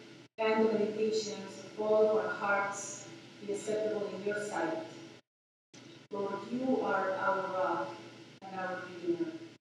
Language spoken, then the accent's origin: English; Colombia; English is a second language; moved away as an adult; now in United States; Growing up in Colombia, I didn't know about Mr. Rogers until I was an adult and moved here.